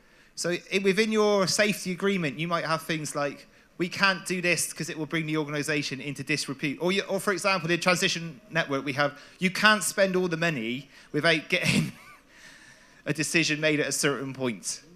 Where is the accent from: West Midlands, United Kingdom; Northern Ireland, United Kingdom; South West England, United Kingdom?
South West England, United Kingdom; Forest of Dean; now in Bristol, United Kingdom; I'm from the Forest of Dean in the UK. And so is Andy. And I also live in Bristol now, which is very similar.